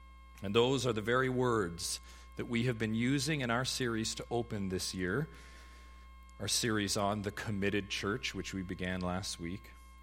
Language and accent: English; Canada; we must agree that being Canadian is a privilege. It's a privilege to be Canadian.